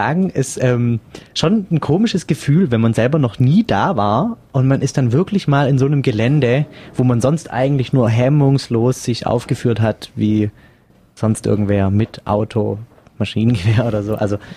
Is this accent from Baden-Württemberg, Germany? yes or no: yes; Stuttgart, Baden-Württemberg, Germany; vielleicht als neureicher Russe empfehlenswert, aber als Stuttgarter Student geht so.